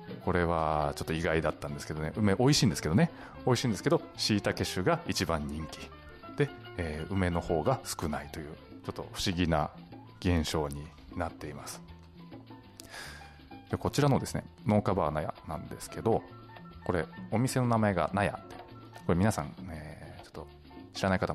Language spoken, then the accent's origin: Japanese; Nagasaki, Japan; 私が長崎県島原半島の出身なんですけど、島原半島ですね、もう本当に野菜、果物すごいいっぱいあるんですね。畑もすごく広いですし、農家の方もですね、すごくたくさんいらっしゃるんですけど、まあ、そんな中でですね、生まれ育ったんで